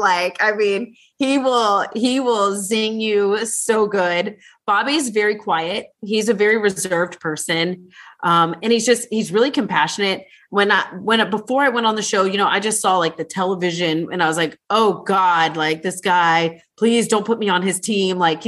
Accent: Ohio, United States; I'm from Ohio, we're huggers.

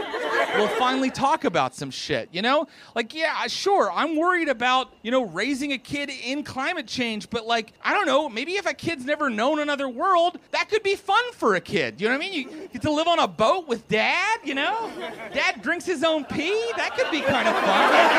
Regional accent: West Virginia, United States; But I mentioned I'm from West Virginia, and I really want people to understand what that's like.

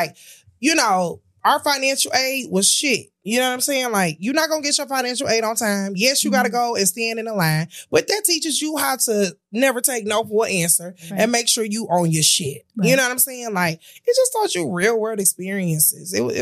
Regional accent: Detroit, Michigan, United States; I'm from Detroit.

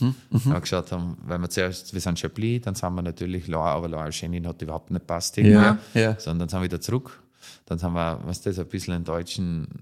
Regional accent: Schützen am Gebirge, Burgenland, Austria; weil bei uns in Schützen Gebirge, wenn man schaut auf die besten Rieden

